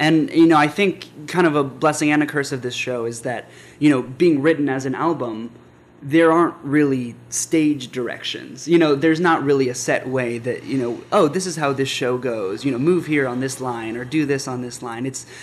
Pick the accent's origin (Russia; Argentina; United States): United States; Virginia; I am from the Northern Virginia area.